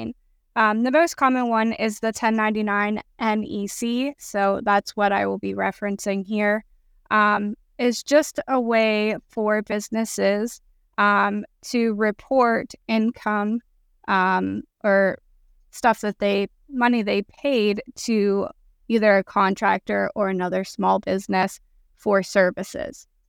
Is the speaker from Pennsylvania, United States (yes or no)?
yes; Pennsylvania, United States; So I grew up in Pennsylvania. I still live here.